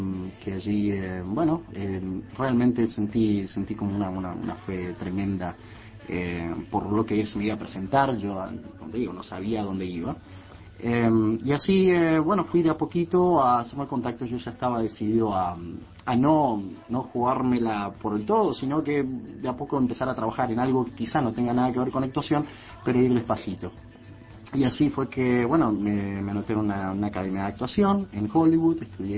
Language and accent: Spanish; Uruguay; moved away as an adult; now in United States; Y ya hace casi 10 años se van a cumplir de que me fui de acá de Uruguay.